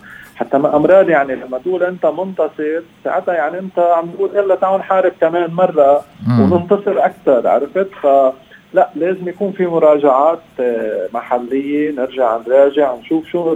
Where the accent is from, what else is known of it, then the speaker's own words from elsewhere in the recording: Lebanon; ولكن نحن اليوم بحاجة ماسة كلبنانيين للمفاوضات